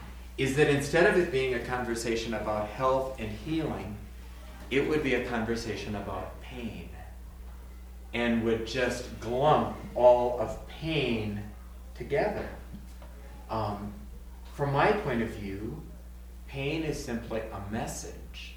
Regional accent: Midwest, United States; I come from the Midwest, where there are always farmers in the congregation. We're into production.

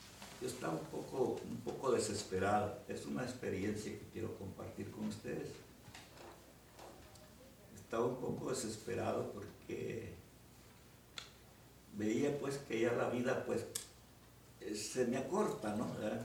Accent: Guatemala; Como guatemalteco, y muchos guatemaltecos, nos sentimos avergonzados de esto que ocurrió.

